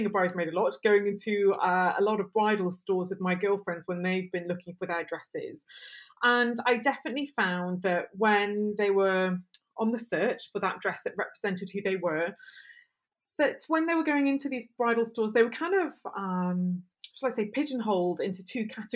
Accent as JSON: {"language": "English", "town": "Aberystwyth", "region": "Wales", "country": "United Kingdom", "said": "And I'm from Aberystwyth originally, and I'm a proud farmer's daughter."}